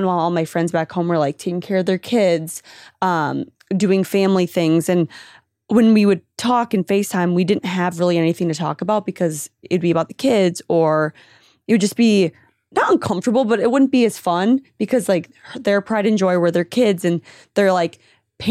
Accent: Minnesota, United States; I grew up in Minnesota. I went to school in North Dakota.

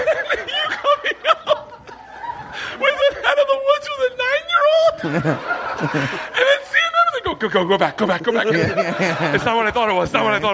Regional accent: Tampa, Florida, United States; But I'm from Florida, which is, I don't even worse.

